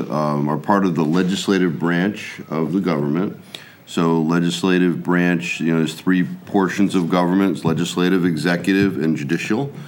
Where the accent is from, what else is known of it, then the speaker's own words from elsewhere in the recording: Wallingford, United States; also born or lived in Queens, New York; Well, I was born in Queens, New York, and my family was from here. My father was in law school. And we moved here when I was about 3 years old. So basically, I grew up in Wallingford.